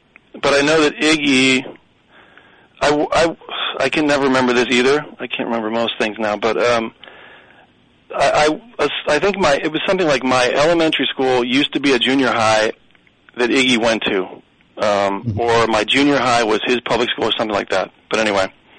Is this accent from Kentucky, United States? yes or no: no; Ann Arbor, Michigan, United States; I'm also from Michigan. I'm from Ann Arbor